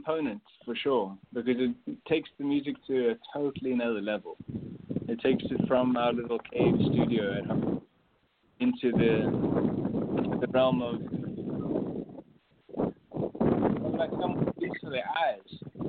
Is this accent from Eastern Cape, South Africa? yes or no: no; Cape Town, Western Cape, South Africa; also born or lived in Johannesburg; I'm from South Africa. I'm from born in Johannesburg, grew up in Cape Town.